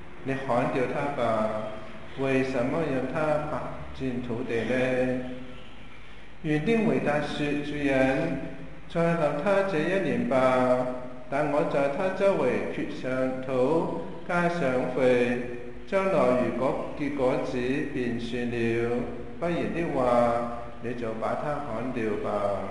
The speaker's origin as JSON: {"language": "Cantonese", "country": "China", "said": "不過我哋中國人咧有都知道，在一切嘅神之上有一個最高嘅天老爺係嘛？"}